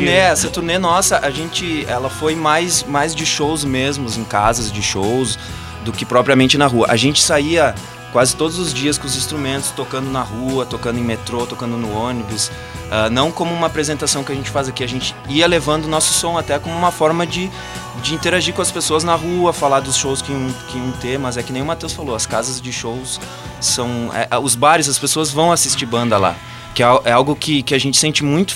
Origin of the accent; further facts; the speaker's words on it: Nova Prata, Rio Grande do Sul, Brazil; eu sou de Nova Prata, na Serra Gaúcha.